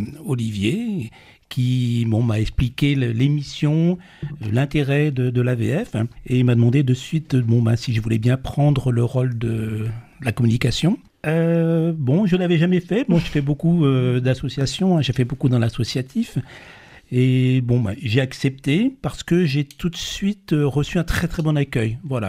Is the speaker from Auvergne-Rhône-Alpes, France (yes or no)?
no; Brest, Brittany, France; now in Bourg, France; je suis arrivé ici sur Bourg, je suis originaire de Bretagne, de Brest.